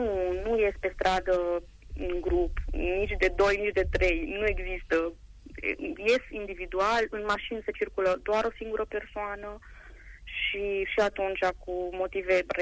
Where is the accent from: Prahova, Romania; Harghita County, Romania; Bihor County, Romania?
Harghita County, Romania; Borsec; moved away; Din Borsec, din Harghita.